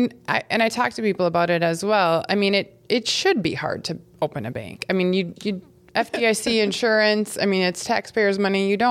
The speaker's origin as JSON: {"language": "English", "region": "Minnesota", "country": "United States", "tie": "born or raised there", "said": "So I grew up in southern Minnesota on a farm, and that was a wonderful experience."}